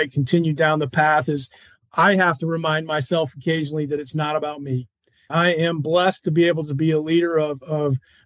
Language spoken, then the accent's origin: English; Jackson, Michigan, United States; also born or lived in Dayton, Ohio; We had moved. As a family, we moved from Dayton, Ohio to a little city called Jackson, Michigan, just west of Detroit by an hour or so. I was getting ready to start seventh grade